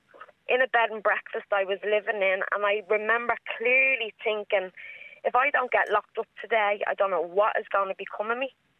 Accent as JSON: {"language": "English", "town": "Dublin", "region": "Leinster", "country": "Ireland", "lives_now": "Gorey, Ireland", "said": "I'm a Liberties girl. I'm living in Gorey at the moment, so I'm a Wexford girl now."}